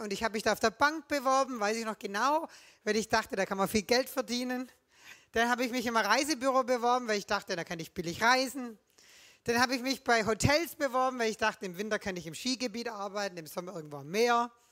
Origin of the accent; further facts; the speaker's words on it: Nagold, Baden-Württemberg, Germany; Ich komme aus Nagold, hier aus dieser kleinen Stadt.